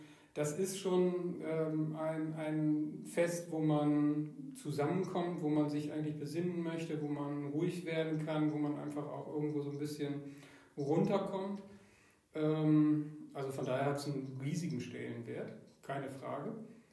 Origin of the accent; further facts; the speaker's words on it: Bremen, Germany; now in Münster, Germany; ich bin in Bremen groß geworden, eigentlich als Katholik eher unüblich, weil das eine sehr evangelisch geprägte Region ist.